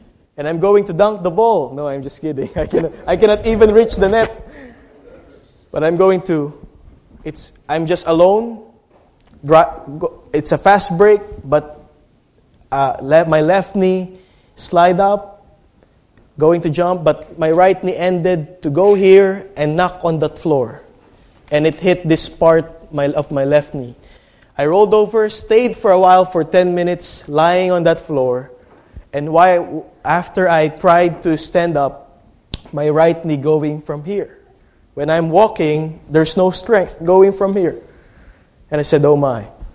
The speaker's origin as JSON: {"language": "English", "country": "Philippines", "said": "in my position in the Philippines, as a Filipino, my position is center."}